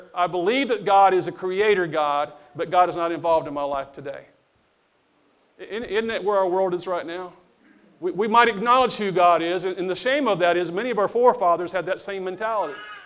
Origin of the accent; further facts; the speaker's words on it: United States; I'm American, you know